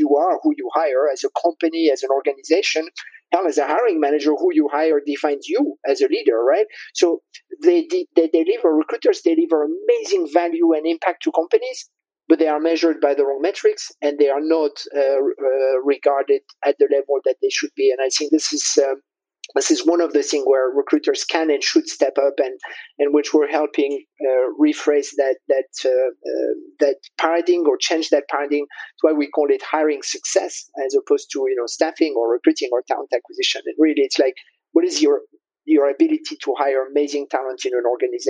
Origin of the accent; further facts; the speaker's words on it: France; moved away as an adult; also born or lived in Prague, Czechia; And I was born and raised in France, and there weren't a lot of entrepreneurial opportunities in France at the time.